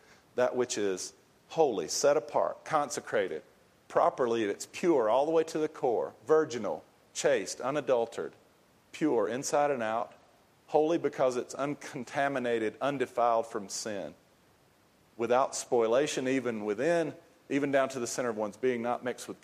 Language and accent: English; United States; But that's probably because I'm an American and a Protestant, and I don't put nobility up there.